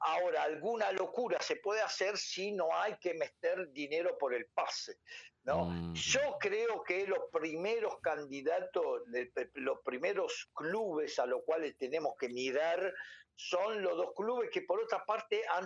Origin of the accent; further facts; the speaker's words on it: Italy; Spanish is a second language; Mire, yo lo digo como italiano